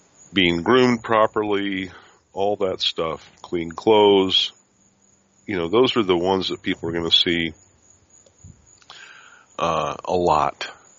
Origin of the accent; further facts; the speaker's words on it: Denver, Colorado, United States; moved away as an adult; also born or lived in Spearfish, United States; when I grew up in Denver. And, you know, I was 19 when we left Denver and went to South Dakota, the Black Hills.